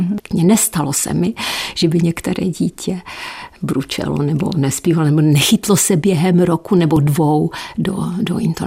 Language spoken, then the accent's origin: Czech; Nový Jičín, Moravian-Silesian Region, Czechia; also born or lived in Střítež nad Bečvou; Já pocházím z Valašska, přímo. Já jsem se narodila ve Stříteží nad Bečvou a potom jsme se přestěhovali do Nového Jičína, ale jsem Valašská, můj manžel je z Velké Lhoty, takže my jsme taková Valašská.